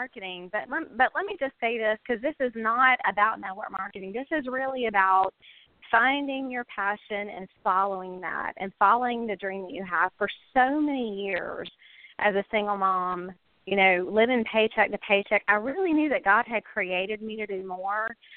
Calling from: Florida, United States; Hey, Sean … from Stop Choppy, Florida.

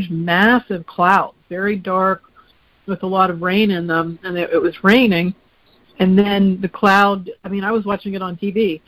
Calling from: Clarksville, Ohio, United States; I'm calling from Clarksville, Ohio.

